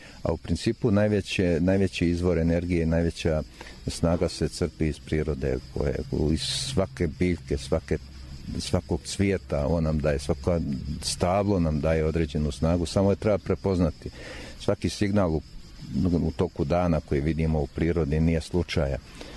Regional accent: Herzegovina, Bosnia & Herzegovina; To kod nas u Hercegovini naši seljaci zovu, kaže: imam blaga toliko i toliko

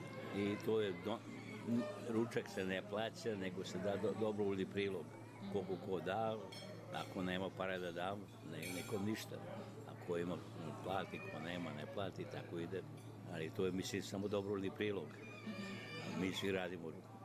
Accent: Novi Bečej, Vojvodina, Serbia; also born or lived in Belgrade; ali ja nisam Beogradan. Tamo sam samo išao u školu, pa inače sam iz Novog Beča, iz Banata. Tamo sam se rodio, odrastao.

